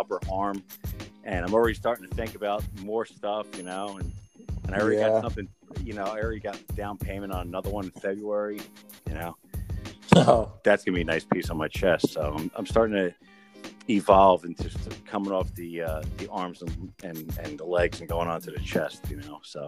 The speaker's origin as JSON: {"language": "English", "region": "Northeast", "country": "United States", "said": "Because I'm from the Northeast, and it couldn't be farther from, you know, very opposite way of life."}